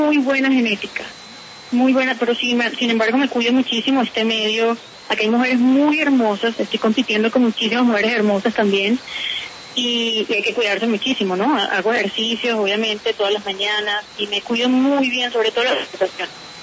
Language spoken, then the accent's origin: Spanish; Venezuela; born there; nunca voy a dejar de perder la fe de mi país natal, jamás.